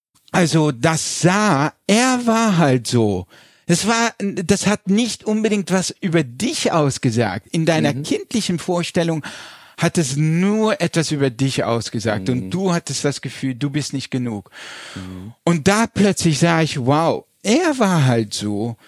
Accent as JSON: {"language": "German", "town": "Landau in der Pfalz", "region": "Rhineland-Palatinate", "country": "Germany", "tie": "born there", "said": "Wir kommen aus der Pfalz. Ich bin in Landau in der Pfalz geboren. Das waren alles Weinbauern."}